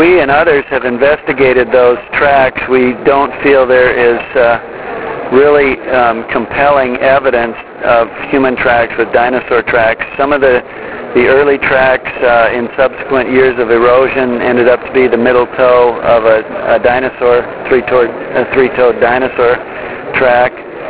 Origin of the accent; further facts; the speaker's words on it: Minnesota, United States; Well, I grew up in Minnesota in a church-going family